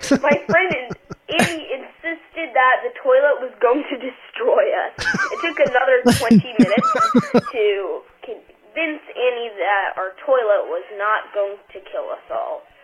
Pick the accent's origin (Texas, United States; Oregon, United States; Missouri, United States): Oregon, United States; Eugene; And we are from Eugene, Oregon.